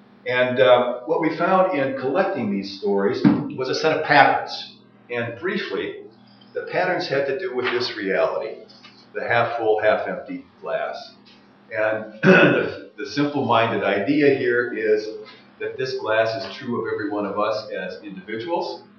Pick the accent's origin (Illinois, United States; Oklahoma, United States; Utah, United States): Illinois, United States; Chicago; I come from Chicago, where my spouse Ingrid and I have lived for a long time and work and learn in.